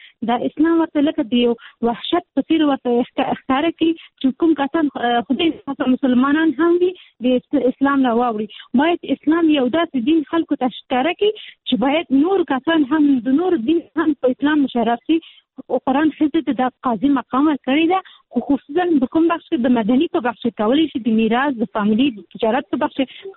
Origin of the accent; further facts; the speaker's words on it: Peshawar, Khyber Pakhtunkhwa, Pakistan; زما پیدایش په پېښور کې شوې ده، زه په پېښور کې لوی شوې یم،